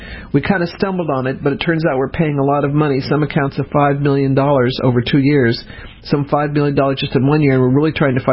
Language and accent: English; Denver, Colorado, United States; it's where I went to elementary school. For most of my elementary school and junior high school and high school is in Denver.